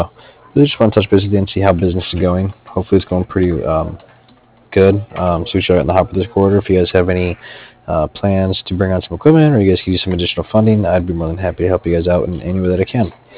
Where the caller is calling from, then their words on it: Cardiff, Wales, United Kingdom; In that case … I'm actually calling from Cardiff.